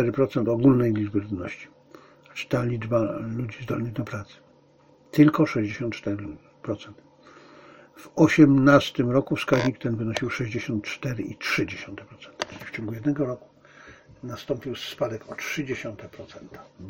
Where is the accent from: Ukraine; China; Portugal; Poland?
China; ja jestem Chińczykiem, więc również jestem Chińczykiem, może przede wszystkim jestem Chińczykiem.